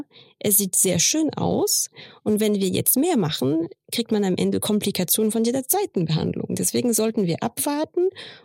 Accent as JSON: {"language": "German", "country": "France", "said": "Ich habe vor allem in Frankreich studiert. Ich bin Französin. Also ursprünglich ist meine Mama aus Indonesien und mein Papa halb Deutsch, halb Franzose."}